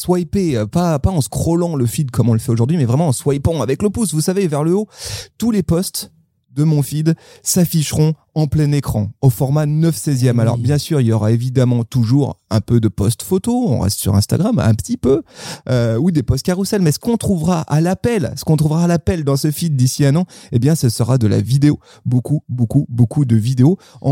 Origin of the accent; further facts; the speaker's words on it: Lyon, Auvergne-Rhône-Alpes, France; On aime bien quand les gens se déplacent à Lyon, hein, comme ça on peut leur faire découvrir notre jolie ville